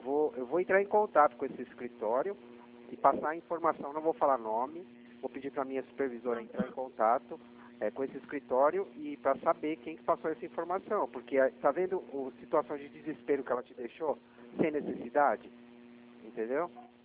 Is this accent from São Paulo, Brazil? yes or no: yes; Atibaia, São Paulo, Brazil; Eu sou aqui de São Paulo. Eu sou de Atibaia.